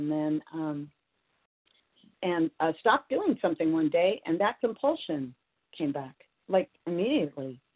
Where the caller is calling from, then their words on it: California, United States; I'm calling from Northern California.